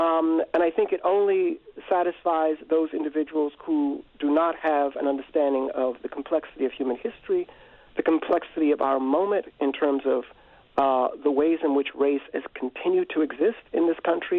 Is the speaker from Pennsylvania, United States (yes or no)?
yes; Philadelphia, Pennsylvania, United States; But just know that I was raised in Richard Allen Projects in North Philadelphia, which is a place for low-income families.